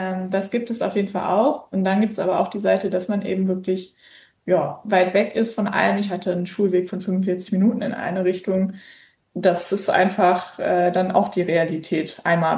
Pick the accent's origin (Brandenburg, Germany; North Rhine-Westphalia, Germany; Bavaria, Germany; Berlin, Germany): North Rhine-Westphalia, Germany; Das Dorf liegt in Ostwestfalen-Lippe in Nordrhein-Westfalen, also ziemlich in der Mitte Deutschlands, aber im großen, weiten Nichts.